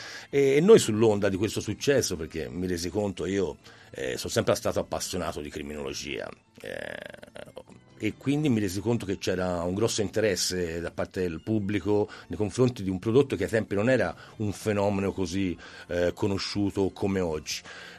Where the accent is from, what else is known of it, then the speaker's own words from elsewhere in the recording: Florence, Tuscany, Italy; io sono fiorentino, quindi non si sente l'accento, lo so. Comunque mi mancava la mia città, ci mancava la nostra città, e quindi abbiamo deciso di tornare a Firenze